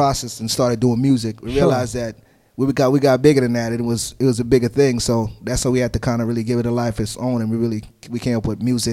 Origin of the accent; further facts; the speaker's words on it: Jamaica; I'm Jamaican, so I love reggae music.